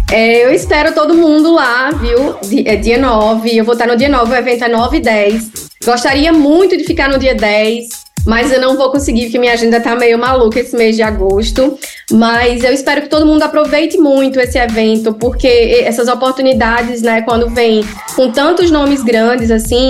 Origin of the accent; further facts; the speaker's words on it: Northeast Region, Brazil; E aí é difícil pra mim como nordestina também